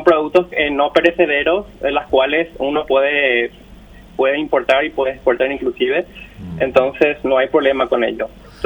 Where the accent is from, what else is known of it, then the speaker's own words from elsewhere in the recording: Paraguay; now in Belgium; poder sentirnos más bien orgullosos de que somos paraguayos